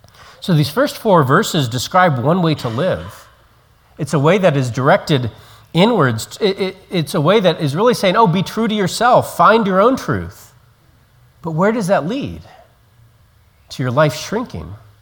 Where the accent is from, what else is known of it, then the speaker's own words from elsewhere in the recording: Colorado, United States; No offense to those here who are from Kansas, but growing up in Colorado, Kansas was always the butt of many jokes